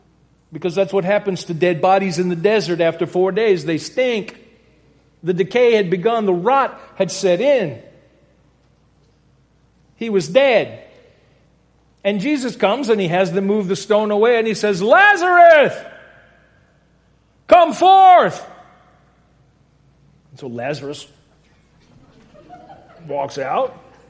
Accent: Louisiana, United States; I grew up in Louisiana. And double negatives are just part of the culture there.

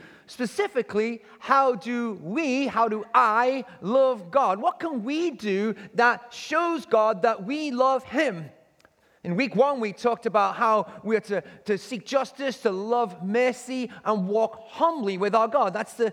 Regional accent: England, United Kingdom; when I was growing up in England.

